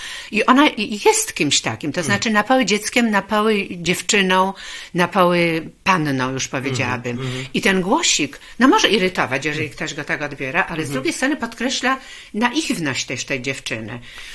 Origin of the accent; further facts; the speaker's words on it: Olkusz, Lesser Poland, Poland; ja to pamiętam z mojego rodzinnego miasta Olkusza